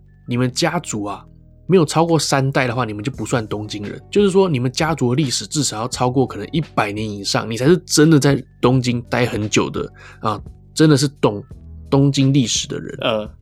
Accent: Taiwan; 对啊，我是外国人，我是从台湾来的。

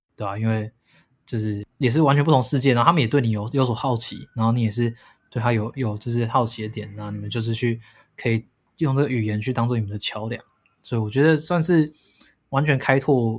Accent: Taiwan; 就是说我是台湾来的

